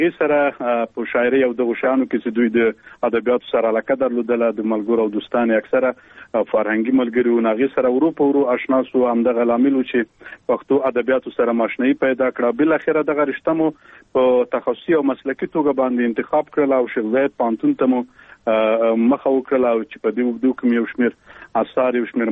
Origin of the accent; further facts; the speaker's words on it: Khost, Afghanistan; born there; او زه په خوست ولایت کې پیدا شوم او عمر می تقریبا اوس نو 28 کلنې ته برسېږي